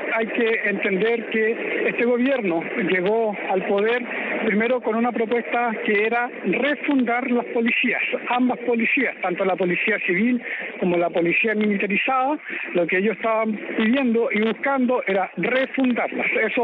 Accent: Chile; estamos nosotros como chilenos siendo parte de un proceso de ataque

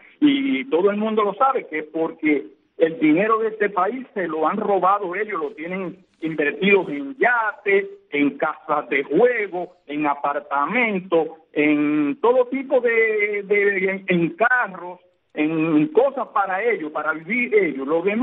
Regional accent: Cuba; porque yo soy un cubano más

